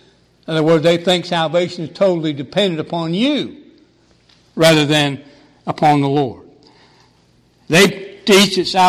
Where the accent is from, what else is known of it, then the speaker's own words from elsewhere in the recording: Rocky Mountains, United States; now in Kentucky, United States; Now, I grew up a long way from here. People often ask me, where are you from? Where did you grow up? Somehow my speech betrayeth me. Somehow they know I'm not from the hills of East Kentucky. I grew up a long way from here.